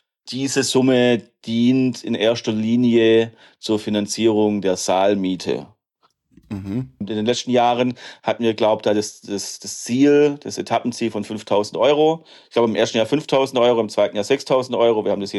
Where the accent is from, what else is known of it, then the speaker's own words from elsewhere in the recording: Baden-Württemberg, Germany; wir sind Schwaben, wir nehmen jeden Cent.